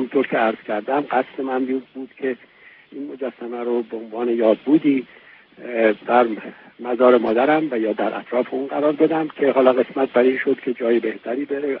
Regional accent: Tehran, Tehran Province, Iran; من چون خودم تهرانی هستم و در شمال تهران زندگی میکنم

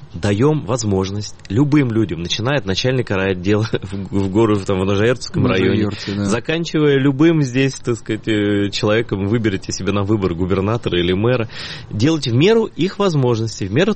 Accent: Crimea, Ukraine; Вот я все время говорю, и мне все думаю, господи, а вот я крымский татарин, а какой я ислам всю жизнь видел?

